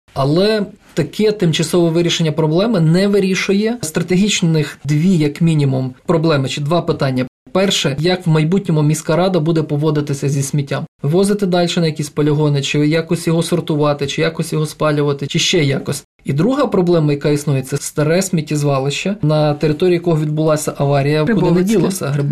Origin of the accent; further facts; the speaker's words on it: Lviv, Lviv Oblast, Ukraine; born there; now in Kyiv, Ukraine; Я народився у Львові, але більшу частину свого життя я вже прожив у Києві, і для мене і Львів, і Київ – рідні міста